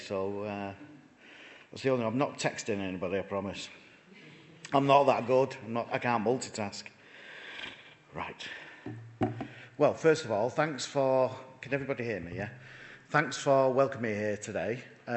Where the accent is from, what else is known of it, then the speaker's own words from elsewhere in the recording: Manchester, North West England, United Kingdom; Very, very different than when I grew up in Manchester. I could count on one hand how many hotels we had in the city centre.